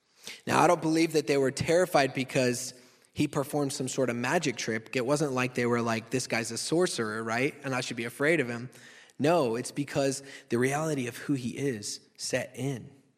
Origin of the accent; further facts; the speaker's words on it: Texas, United States; And just to give you a little perspective, I'm from Texas.